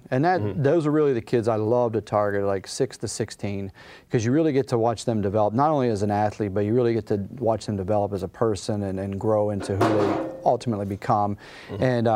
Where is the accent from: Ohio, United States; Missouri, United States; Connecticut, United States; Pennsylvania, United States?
Pennsylvania, United States; Pittsburgh; you know, I grew up in Pittsburgh, and, you know, it's kind of a rough neighborhood